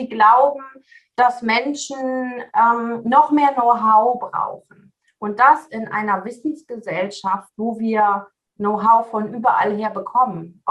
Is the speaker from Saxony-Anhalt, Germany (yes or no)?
no; Seevetal, Lower Saxony, Germany; Ich komme aus Sevetal, sagtest du schon. Das ist so der Speckgürtel von Hamburg, ein nördlichster Zipfel von Niedersachsen. Dort lebe ich mit meinem Mann und meiner Teenager-Tochter.